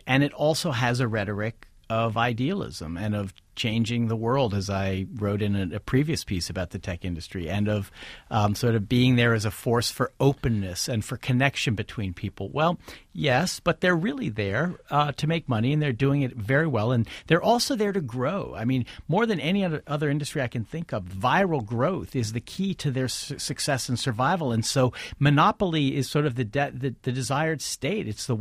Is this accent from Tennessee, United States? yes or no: no; California, United States; I grew up in Silicon Valley before it was called that, when it was just the Santa Clara Valley.